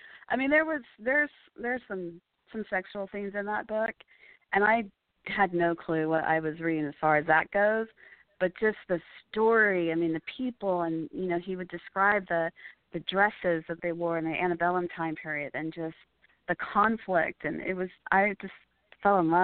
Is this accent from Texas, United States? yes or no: yes; Texas, United States; So, I grew up in Texas. In a very small town in Texas. It took us about 10 minutes to get from one side of town to the other.